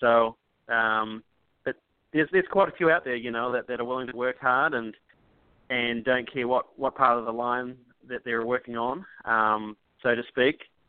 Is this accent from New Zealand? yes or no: yes; New Zealand; now in Kansas City, United States; I grew up in New Zealand on a sheep farm of about 350 acres. And now I'm positioned and live here in Kansas City, Missouri, with my beautiful wife and kids